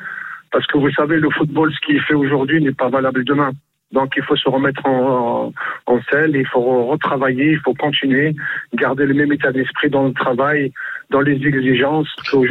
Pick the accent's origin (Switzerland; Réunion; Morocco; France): Morocco; en tant que Marocain, en tant qu'ex-international.